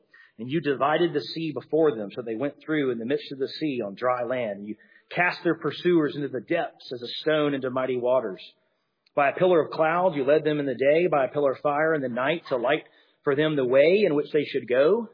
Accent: Alabama, United States; I understand I grew up in Alabama, but that equates to a half a day.

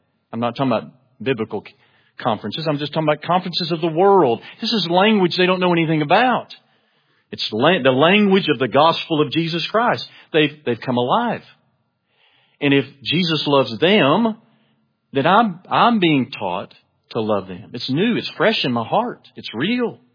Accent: Denton, Texas, United States; I grew up in the Denton schools. And I went to Woodrow Wilson Elementary and Strickland Junior High and Denton High School.

